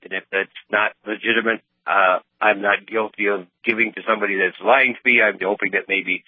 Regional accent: Fort Yates, North Dakota, United States; now in Nebraska, United States; I'm actually from Fort Yates originally, and I've been in Ballantyne, Nebraska for the last 45 or 50 years since I graduated.

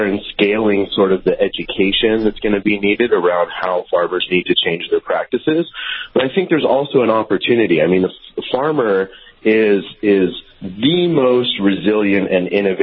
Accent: California, United States; I mean, I'm a kid from California.

